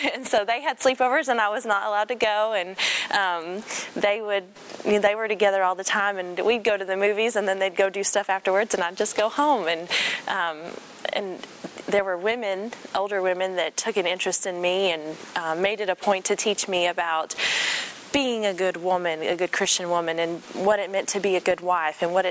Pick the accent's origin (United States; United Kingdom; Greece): United States; Florida; I'm originally from Florida. I grew up on the beach.